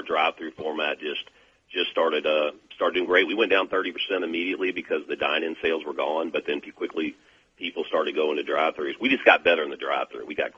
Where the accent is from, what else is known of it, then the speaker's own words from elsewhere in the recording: Baton Rouge, Louisiana, United States; he was able to help me with a restaurant in Baton Rouge, my hometown, Poor Boy Lloyd's, an old Cajun restaurant